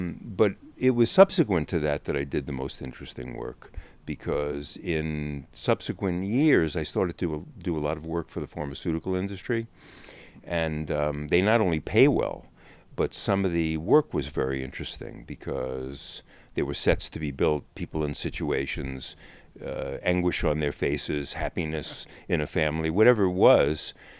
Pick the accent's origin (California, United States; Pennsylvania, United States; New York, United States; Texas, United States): New York, United States; Oceanside; also born or lived in Brooklyn; I was raised out on Long Island, born in Brooklyn, but raised there from 6 months old. South Shore, Oceanside.